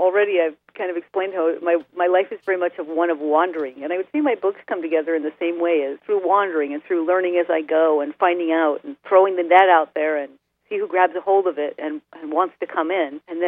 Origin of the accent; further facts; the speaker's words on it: Washington, United States; Rural Washington State.